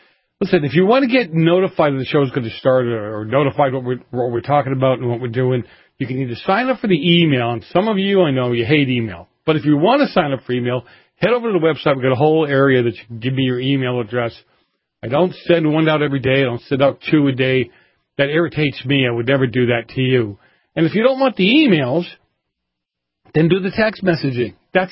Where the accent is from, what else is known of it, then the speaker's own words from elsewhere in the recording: Boston, Massachusetts, United States; in Boston, my hometown, matter of fact, actually the area I grew up in the north end of Boston